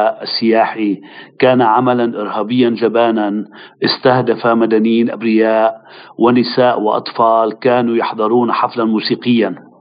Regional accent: Lebanon; أؤكد على وقوف بلدي لبنان وتضامنه الكامل مع روسيا الاتحادية الصديقة

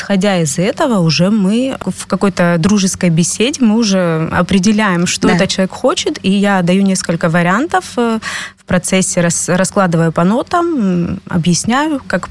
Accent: Russia; moved away; И как бы я приехала из России, естественно, я боялась очень многого.

